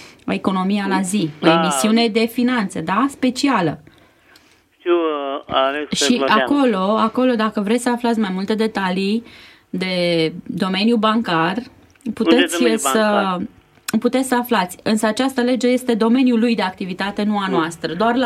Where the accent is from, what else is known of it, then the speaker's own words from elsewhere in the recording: Romania; suntem români, așa că eu zic să ne respectăm calitatea de român